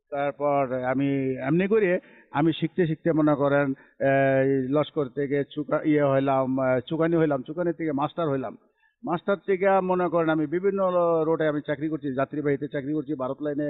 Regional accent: Chandpur, Chittagong Division, Bangladesh; গ্রামের বাড়ি চাঁদপুর, মতলব উত্তর।

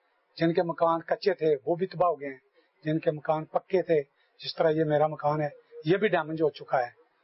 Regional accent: Sangal, Azad Kashmir, Pakistan; یہ جو ہمارا گاؤں ہے اس کا نام ہے سانگل. اس کے جتنے بھی ہمارے 100 کے قریب ہماری ایک ہی برادری ہے, ہم ایک ہی خاندان کے ہیں. جاتلا شہر لگتا ہے, ضلع میرپر ہے, تحصیل ہماری میرپر ہے.

